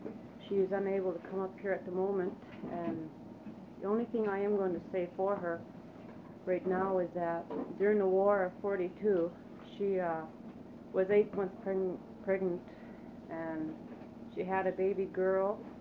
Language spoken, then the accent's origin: English; Unalaska, Alaska, United States; I'm here from Unalaska.